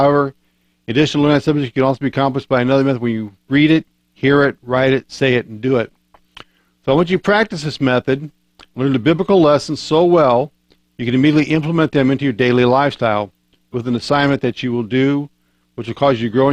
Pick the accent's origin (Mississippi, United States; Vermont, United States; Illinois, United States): Illinois, United States; I grew up in Illinois, and one New Year's Eve, I was caught out on a lonely road.